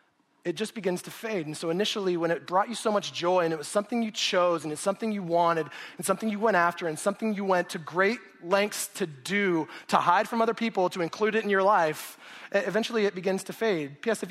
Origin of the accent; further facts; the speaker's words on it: Show Low, Arizona, United States; I grew up in Sholo, Arizona for the first 5 years.